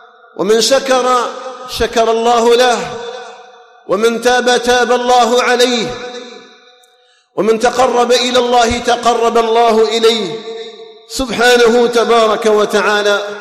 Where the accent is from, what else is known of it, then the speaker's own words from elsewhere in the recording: Algeria; اللهم اجعل بلدنا الجزائر آمنا مطمئنا